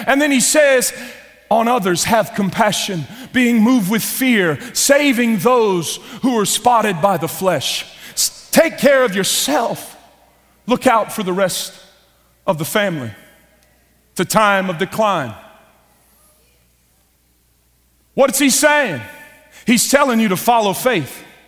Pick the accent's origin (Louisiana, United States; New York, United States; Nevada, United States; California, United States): Louisiana, United States; I'm from Louisiana, so number five